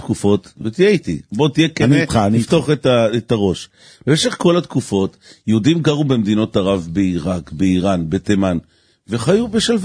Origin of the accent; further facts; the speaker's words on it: Palestine; יופי, אז אני כפלסטיני שנמצא, או פלסטיני ערבי ששומע מה קורה כאן במזרח התיכון, אתה יודע איזה כאב?